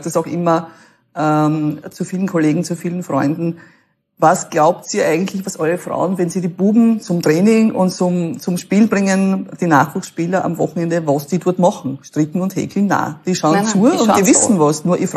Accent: Klingenbach, Burgenland, Austria; Und ich werde es nie vergessen, Klingenbach, da wo ich herkomme

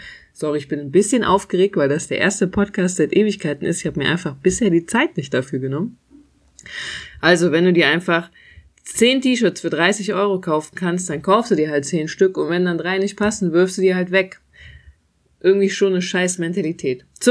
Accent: Euskirchen, North Rhine-Westphalia, Germany; ich komme aus Euskirchen, da konnte man auch shoppen gehen, aber halt nur bedingt, da gab es dann nicht so ausgefallene Sachen.

